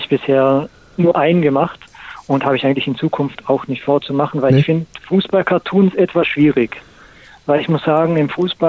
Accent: Baden-Württemberg, Germany; now in Tuttlingen, Germany; Nee, eigentlich nicht. Bin eigentlich Badener.

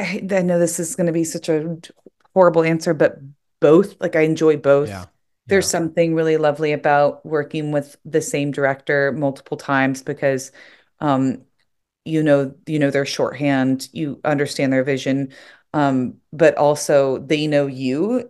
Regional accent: the South, United States; when I would tell people stories about growing up in the South, they were like, you have to turn this into something.

